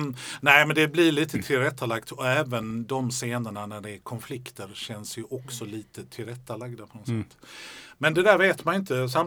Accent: Sweden; jag är en svensk Arsenal-supporter

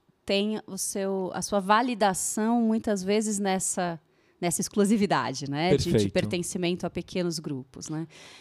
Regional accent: Bragança Paulista, São Paulo, Brazil; E a cidade onde eu cresci, que é Bragança, é 1h30 de São Paulo.

